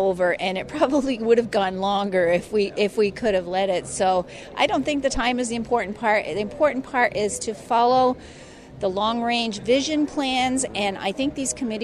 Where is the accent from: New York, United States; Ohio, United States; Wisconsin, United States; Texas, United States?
New York, United States; I'm from Central New York, and I'm a dairy farmer.